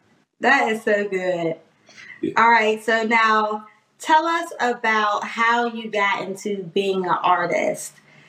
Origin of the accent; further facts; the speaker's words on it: Pittsburgh, Pennsylvania, United States; I know for me, I'm from Pittsburgh and I did not want to stay in Pittsburgh for college.